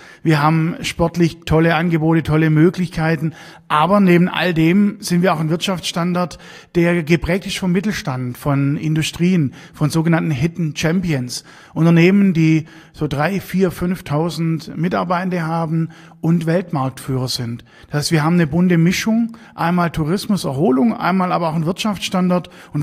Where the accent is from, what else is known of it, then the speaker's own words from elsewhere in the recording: Baden-Württemberg, Germany; ich komme gebürtig aus dem Landkreis Freudenstadt. Das heißt, der Landkreis ist natürlich für mich ja mein Heimatlandkreis, wo ich somit eng verwurzelt bin und unsere Strukturen, Krankenhaus und alles schon eigentlich seit Kindes an begleite und in diesem Krankenhaus tatsächlich auch auf die Welt gekommen bin.